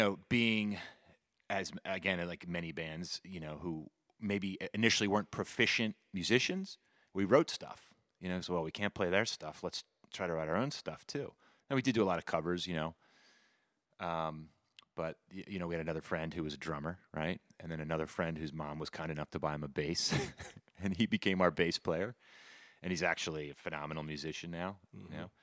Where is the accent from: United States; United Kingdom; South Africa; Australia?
United States; Maryland; And I grew up outside of Baltimore.